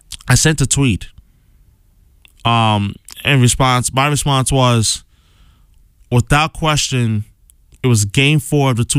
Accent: New York, United States; I was born and raised in New York, and growing up as a kid, I watched Derek Jeter play.

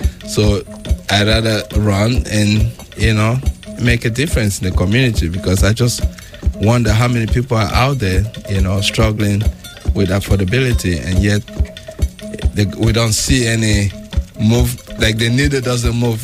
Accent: Cameroon; moved away as an adult; also born or lived in Sweden; now in United States; I was born and raised in Cameroon, studied there until my undergrad. Then after my undergrad, I moved to Sweden for for grad school

